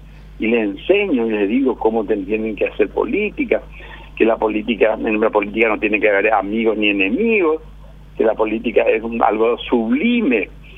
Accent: Paraguay; somos muy paraguayos

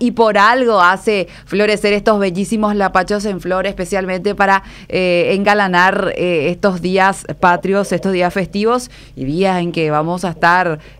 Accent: Paraguay; nosotros como paraguayos, hace rato ya queríamos contemplar

